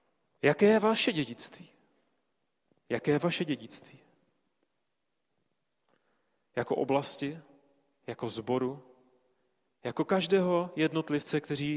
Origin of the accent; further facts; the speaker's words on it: Bohemia, Czechia; now in South Moravia, Czech Republic; Ale já pocházím z Čech. Sice přes 20 roků bydlíme na jižní Moravě